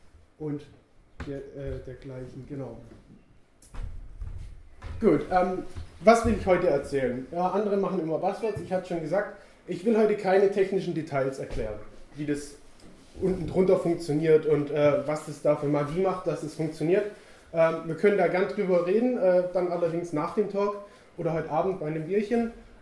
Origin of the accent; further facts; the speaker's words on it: Furtwangen, Baden-Württemberg, Germany; ich komme aus Furtwangen, ich studiere da gerade im siebten Semester